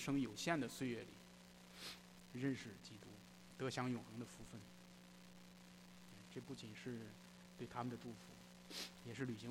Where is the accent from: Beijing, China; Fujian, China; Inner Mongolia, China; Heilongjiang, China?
Inner Mongolia, China; 我是内蒙古人， 我从小就懂事的时候就给家里就放羊